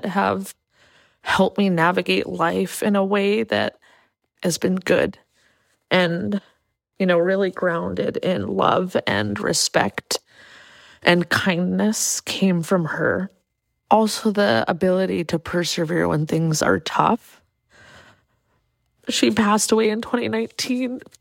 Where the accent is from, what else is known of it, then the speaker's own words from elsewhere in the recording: Clark's Point, Alaska, United States; Yeah, my grandmother was Manchoq, and I was raised with her in Clark's Point in Bristol Bay.